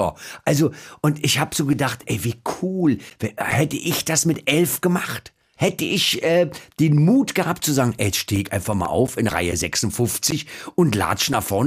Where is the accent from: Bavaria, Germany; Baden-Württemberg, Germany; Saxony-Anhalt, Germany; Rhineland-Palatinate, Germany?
Baden-Württemberg, Germany; Stuttgart; das ist für mich auch als Stuttgarter uninteressant. Mich interessiert nicht, was in Köln abläuft, wenn ich in Stuttgart lebe.